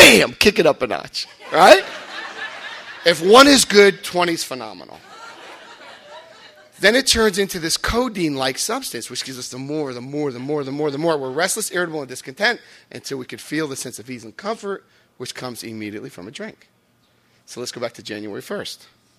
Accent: Paterson, New Jersey, United States; I'm from Paterson, New Jersey.

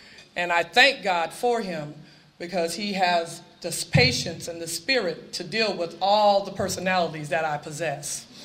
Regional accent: Durant, Mississippi, United States; born there; And I was born in 1955 in Durant, Mississippi, to a black mother and a white father.

